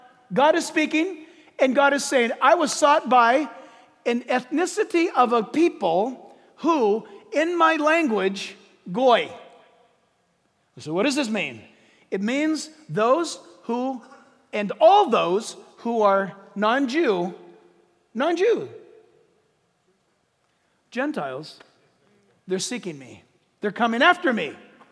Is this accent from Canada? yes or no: yes; Canada; I'm a Canadian, Gentile.